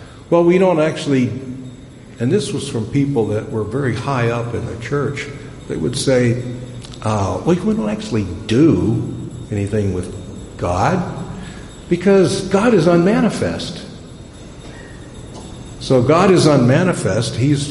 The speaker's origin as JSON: {"language": "English", "town": "Chicago", "region": "Illinois", "country": "United States", "tie": "born or raised there", "said": "I grew up in Chicago. It's very cold."}